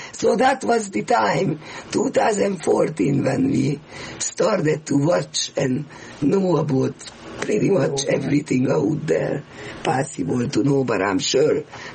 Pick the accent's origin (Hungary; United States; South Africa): Hungary; now in Canada; Like I always felt with my personality out of line here in Canada, because I'm from Hungary, I'm energetic, I express myself